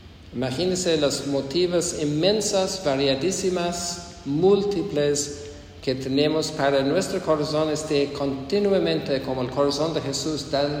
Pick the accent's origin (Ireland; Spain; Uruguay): Ireland; Spanish is a second language; Yo soy irlandés.